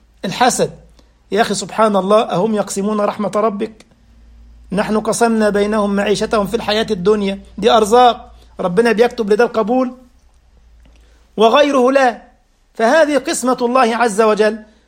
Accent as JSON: {"language": "Arabic", "country": "Egypt", "said": "معروفون عندنا في بلادنا مصر"}